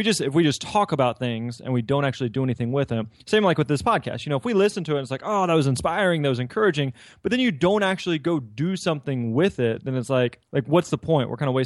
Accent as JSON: {"language": "English", "region": "Missouri", "country": "United States", "tie": "born or raised there", "said": "Well, I'm born and raised in Missouri, lived here my whole life"}